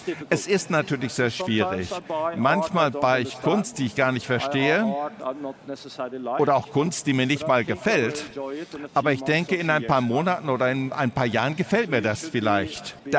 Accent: Norway; German is a second language; Ja, aber als Norweger, also wir sind ja eigentlich privilegiert, wissen Sie.

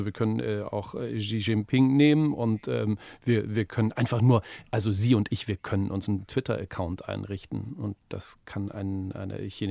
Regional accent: East Germany, Germany; Ich bin in der DDR groß geworden.

